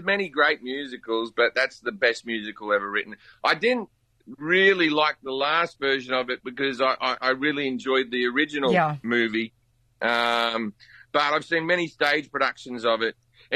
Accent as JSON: {"language": "English", "region": "California", "country": "United States", "said": "I come from California where weed is completely legal."}